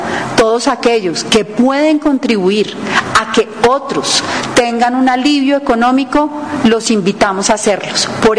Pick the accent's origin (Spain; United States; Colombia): Colombia; para administrar este desafío que tenemos como colombianos